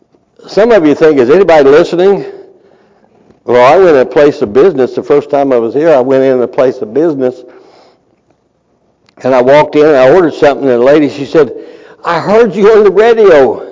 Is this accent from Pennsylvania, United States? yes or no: no; Kentucky, United States; accent: Kentuckian; Sounds like a Kentuckian, which I am. Y'all didn't know I was born down in Kentucky, did you? Maybe, I don't know. Way down south, right on the Tennessee line.